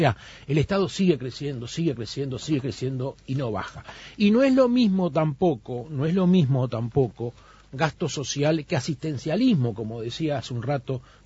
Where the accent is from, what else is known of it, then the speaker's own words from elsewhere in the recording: Uruguay; somos uruguayos, vivimos acá, nuestros hijos y nuestros nietos seguirán viviendo acá si Dios quiere.